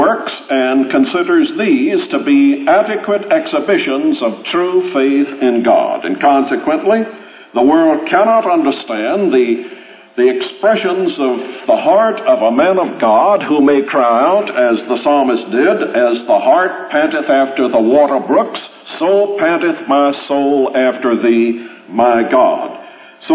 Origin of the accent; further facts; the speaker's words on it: the South, United States; as you might expect, being a Southerner, an admirer of Jackson